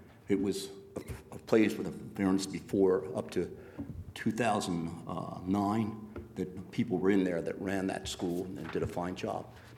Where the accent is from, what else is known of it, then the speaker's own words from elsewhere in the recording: Wilmington, United States; But anyway, and, of course, I'm from Wilmington, so I come home.